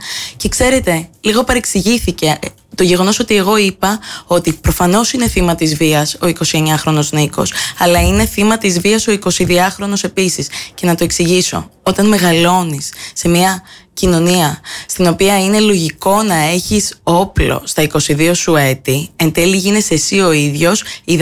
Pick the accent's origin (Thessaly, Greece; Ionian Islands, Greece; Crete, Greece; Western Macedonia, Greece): Crete, Greece; also born or lived in England / Germany; είμαι ένας νέος άνθρωπος, ένας άνθρωπος ο οποίος έχει δει πολλά και διαφορετικά πράγματα από την Αγγλία και τη Γερμανία, όπου εργαζόμουν τα τελευταία χρόνια πριν γυρίσω συνειδητά στον τόπο μου, θέλω να φέρω τέτοια ανάσα προόδου στην Κρήτη